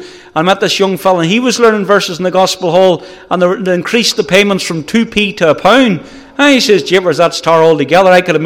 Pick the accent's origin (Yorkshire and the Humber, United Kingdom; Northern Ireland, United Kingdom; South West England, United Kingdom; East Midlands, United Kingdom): Northern Ireland, United Kingdom; Moneymore; I grew up in Moneymoor in a wee village. And we went to Sunday church at 11:30 on Sunday morning. We went to Sunday school at 2:30 in a little congregational church. And then we went to the gospel hall at 3:30.